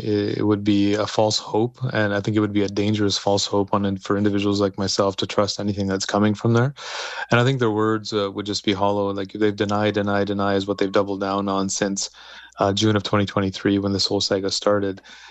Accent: Canada; I'm born and raised in Canada.

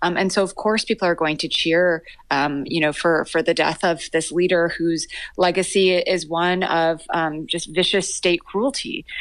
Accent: Vancouver, British Columbia, Canada; also born or lived in Iran; So I was born in Iran and I immigrated to Canada, to Vancouver, when I was in preschool. So I grew up in Canada, but I have a ton of friends and family in Iran.

